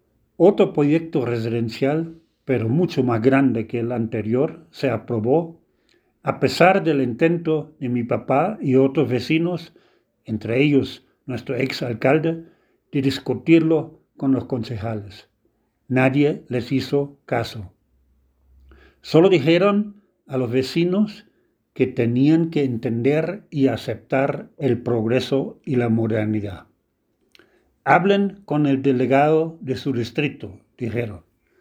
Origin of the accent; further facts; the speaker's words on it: El Salvador; Mi pueblo se hizo distrito. El Salvador no es el único país que ha tenido una reforma territorial